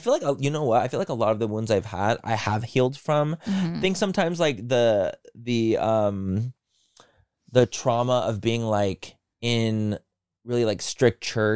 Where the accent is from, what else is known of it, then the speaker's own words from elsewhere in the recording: San Diego, California, United States; Like it didn't apply to me because I grew up in San Diego.